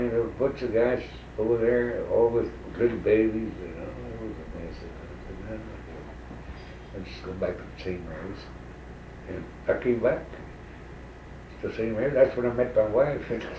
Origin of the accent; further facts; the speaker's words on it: Rio Grande City, Texas, United States; now in Hebron, United States; In 1949, we got married. We came from Rio Grande City, and that's where we make our home. Made a home here in Hebron since 1949.